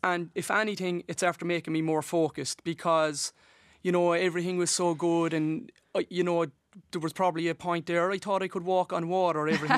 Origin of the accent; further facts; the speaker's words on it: Cork, Munster, Ireland; And Cork people, you know, I'm from Cork, and Cork are very, very supportive of their successful sports people.